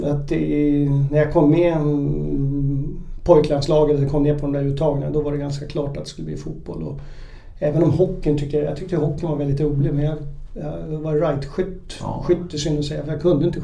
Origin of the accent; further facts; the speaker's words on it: Uppsala, Uppsala County, Sweden; Det tycker jag väl hela min uppväxt i Uppsala var väldigt harmoniskt, trygg med både mamma och pappa och syster